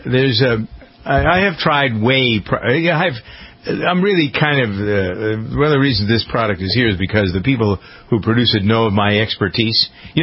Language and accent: English; United States; Well, what do you expect? I am an American.